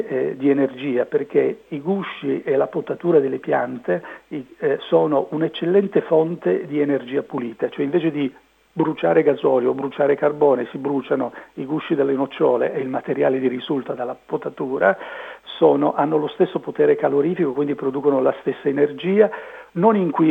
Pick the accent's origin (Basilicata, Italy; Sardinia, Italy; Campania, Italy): Basilicata, Italy; San Giorgio Lucano; abbiamo avviato la sperimentazione a San Giorgio Lucano, il mio paese di origine